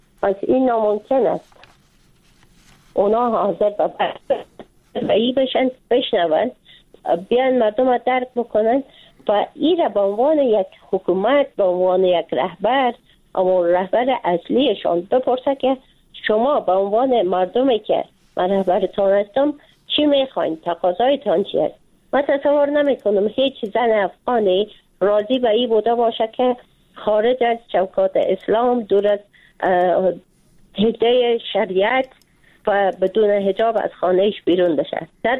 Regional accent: Afghanistan; به عنوان یک افغان، نه به عنوان یک خانم،

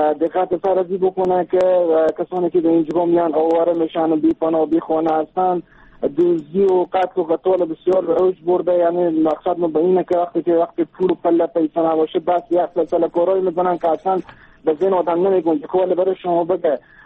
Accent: Afghanistan; ما هم افغانیم

